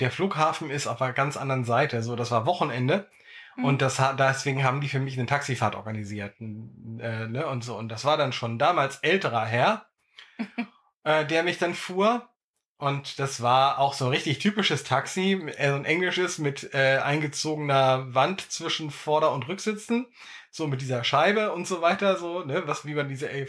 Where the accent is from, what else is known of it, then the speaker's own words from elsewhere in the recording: Dannenberg, Lower Saxony, Germany; Also ich in meinem Heimatort Dannenberg in Nordost-Niedersachsen mit keinen 10 Kilometern bis zur ehemaligen DDR-Grenze